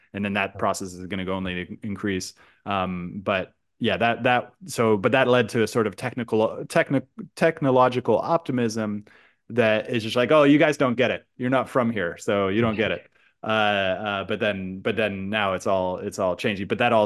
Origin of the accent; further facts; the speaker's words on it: California, United States; maybe you share it from growing up in the Bay Area, is that the Bay Area was, and maybe continues to be, of the future.